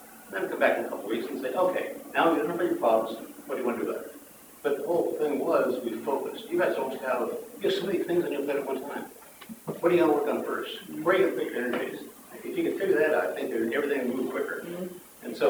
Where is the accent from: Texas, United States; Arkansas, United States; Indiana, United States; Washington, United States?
Washington, United States; Quilcene; from Quilicene, and I was at the meeting